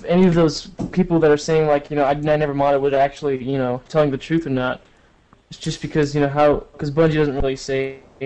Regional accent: San Jose, California, United States; Dakota Feedback is from my hometown, I believe.

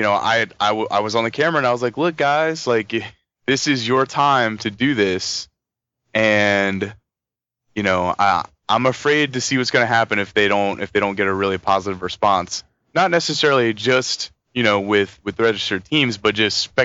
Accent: Cincinnati, Ohio, United States; If you guys don't know, I'm from Cincinnati. I'm about 2.5 hours away from Columbus.

